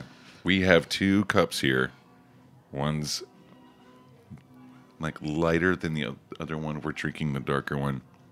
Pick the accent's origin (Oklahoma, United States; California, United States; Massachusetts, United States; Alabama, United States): Oklahoma, United States; I grew up in Oklahoma. I didn't see a whole lot of different things either